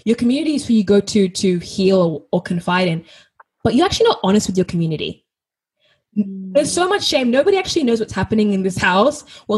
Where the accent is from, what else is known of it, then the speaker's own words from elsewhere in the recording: Ghana; I'm Ghanaian. It's probably very similar to you in many ways in terms of being Ethiopian